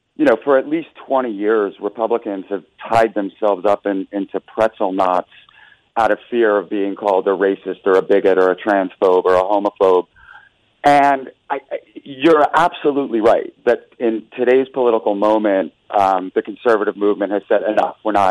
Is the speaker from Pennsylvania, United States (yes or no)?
yes; Philadelphia, Pennsylvania, United States; I grew up in Philadelphia, everyone's a Democrat